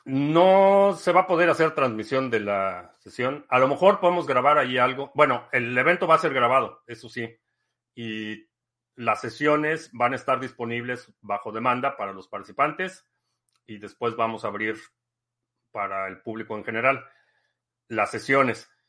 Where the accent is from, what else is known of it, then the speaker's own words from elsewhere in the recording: Mexico City, Mexico; Lo que sí es que crecí en la Ciudad de México. He vivido y viajado.